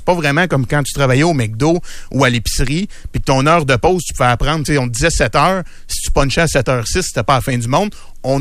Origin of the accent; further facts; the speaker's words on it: Quebec, Canada; born there; Moi, je viens pas de Québec. Ma mère est encore où je suis né, puis c'est sur la rive sud de Montréal.